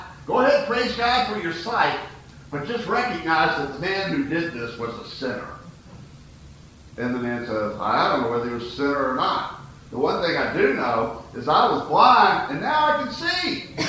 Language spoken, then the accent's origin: English; Macon, Georgia, United States; My hometown newspaper, I think, loves controversy. They have a perverse sense of humor. Saturday mornings, well, first off, let me tell you, Macon, Georgia is in the center of the heart of the Bible Belt.